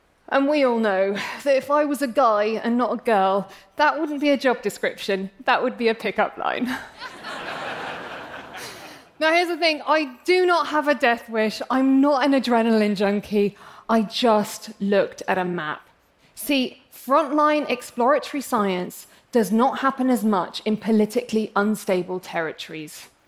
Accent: England, United Kingdom; But on the inside, I'm really English, so everybody irritates me. It's true. And the thing is, my family are Arab from Yemen.

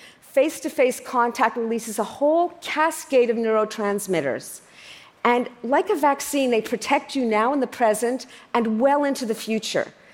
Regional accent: Canada; I'm Canadian after all

